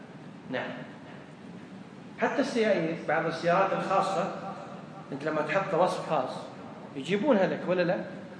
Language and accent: Arabic; Kuwait; إحنا عندنا في الكويت يقول أجنبي